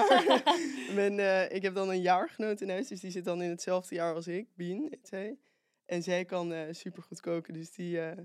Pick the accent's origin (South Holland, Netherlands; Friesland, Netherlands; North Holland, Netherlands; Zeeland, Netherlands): North Holland, Netherlands; Amsterdam; moved away as an adult; Oké, ik kom uit Amsterdam.